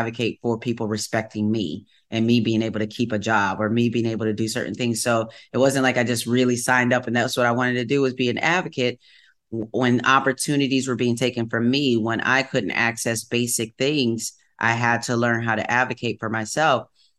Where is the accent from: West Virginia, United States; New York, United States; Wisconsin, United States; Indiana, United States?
Wisconsin, United States; You know, growing up in the Midwest, you know, kind of a small box, a little bit, a small pond.